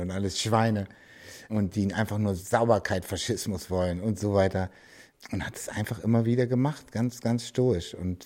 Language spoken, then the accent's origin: German; Hamburg, Germany; gerade in Eppendorf, wo ich herkomme, Eimsbüttel, da war alles voll.